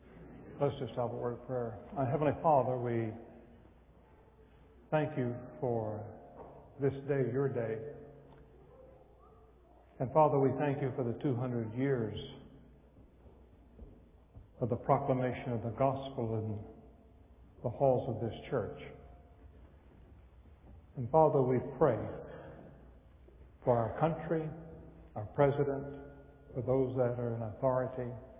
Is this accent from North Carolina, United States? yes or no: yes; North Carolina, United States; I grew up in Western North Carolina, going to high school.